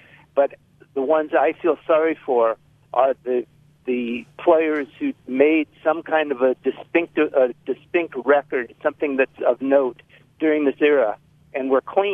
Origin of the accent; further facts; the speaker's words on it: United States; I root against the Yankees, which, you know, is my right as an American.